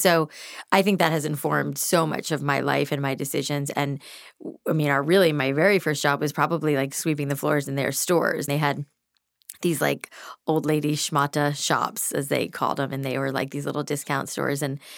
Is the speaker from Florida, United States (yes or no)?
yes; Florida, United States; I grew up in South Florida, I'd never really been anywhere